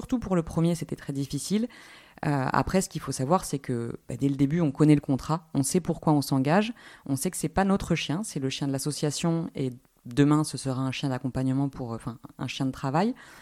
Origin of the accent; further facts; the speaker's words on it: Caen, Normandy, France; also born or lived in Paris / Toulouse; je suis native de Caen. Je suis partie pour ma licence. Donc ça fait quelques temps maintenant. Et je suis partie donc, pendant 10 ans de Caen, Paris puis Toulouse. Et je suis revenue en mars 2023.